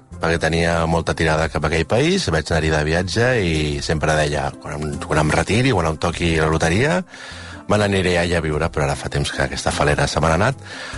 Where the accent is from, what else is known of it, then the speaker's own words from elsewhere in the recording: Barcelona, Catalonia, Spain; tinc 43 anys, sóc de Barcelona